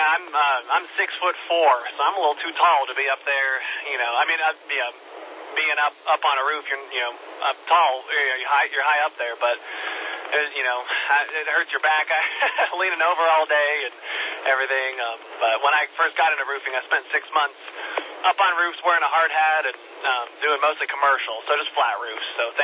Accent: Knoxville, Tennessee, United States; born there; also born or lived in North Dakota; I was born out there in Knoxville, old Sevierville. I was born there. We only lived there for about 6 months and then it moved around a little bit. Moved up to North Dakota for a couple years

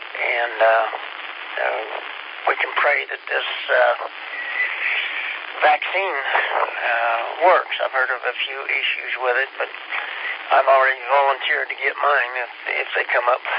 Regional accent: Kansas, United States; But, you know, I'm from Kansas.

